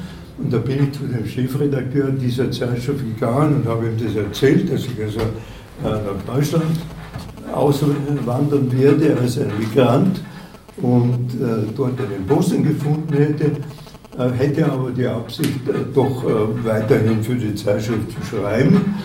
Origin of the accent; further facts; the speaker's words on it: Vienna, Austria; Ich bin in Wien aufgewachsen und habe dort studiert.